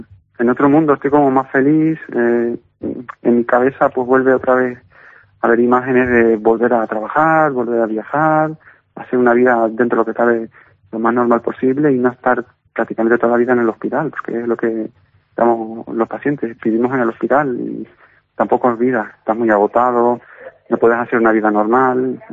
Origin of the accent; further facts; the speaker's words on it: Canary Islands, Spain; Yo soy palmero de La Palma